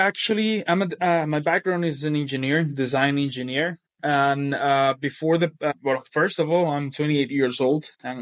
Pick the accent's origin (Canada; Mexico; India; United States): Mexico; Guadalajara, Jalisco; Yes, I'm from Guadalajara, born, raised in Guadalajara. My family is actually not from Guadalajara, but I was raised here since I was a kid. Actually, I just grew up a few blocks away from where I'm living right now